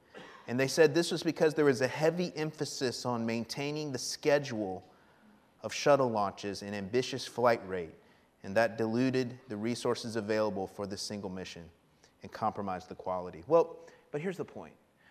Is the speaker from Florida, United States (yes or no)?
yes; Florida, United States; it was a cold day in Florida, which means it was around 30 degrees. I'm from Florida.